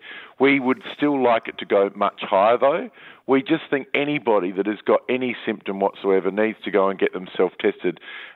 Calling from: Rawnsley Park, South Australia, Australia; I'm calling from Rawnsley Park up in the Flinders Ranges.

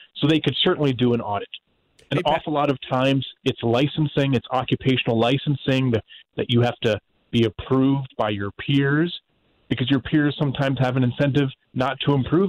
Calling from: Kansas City, Missouri, United States; the fact that I'm calling you from Kansas City to talk to your listeners in St. Louis is an example of that.

